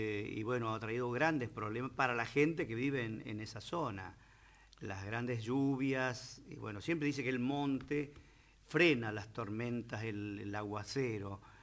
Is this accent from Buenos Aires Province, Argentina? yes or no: no; Joaquín V. González, Salta, Argentina; allá en mi pueblo solamente, en Joaquín B. González.